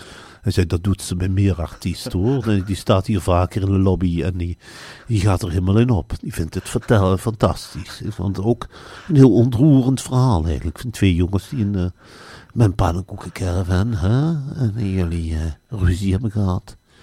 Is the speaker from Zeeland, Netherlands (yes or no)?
no; Velp, Gelderland, Netherlands; Ik kwam heel bleu eigenlijk uit Arnhem-Velp in Nijmegen wonen.